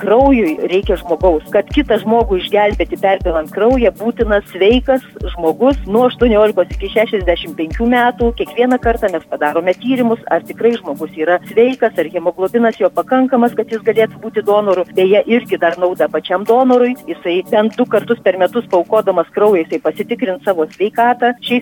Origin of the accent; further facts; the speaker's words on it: Alytus, Alytus County, Lithuania; nes aš pati esu alytiškė